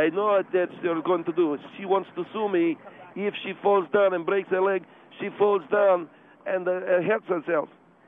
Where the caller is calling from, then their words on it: Pasadena, California, United States; Yes, I'm from Pasadena.